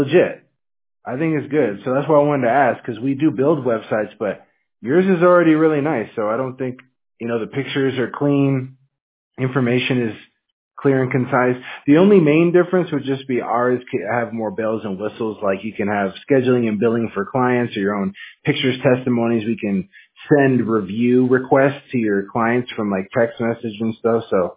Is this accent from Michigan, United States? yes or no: no; Washington, United States; Yeah, I'm from Washington State, man. It's cold there, so I'm not used to the heat.